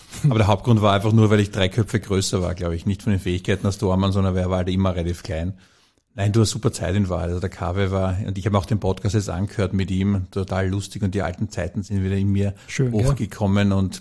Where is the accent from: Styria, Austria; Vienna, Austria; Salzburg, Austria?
Vienna, Austria; also born or lived in Tyrol; Ich meine, ich bin ja Tiroler gebürtiger, aber ich bin dann schon in der Volksschule nach Wien gegangen und dann dort, wie gesagt, in dieser kleinen Atmosphäre quasi aufgewachsen.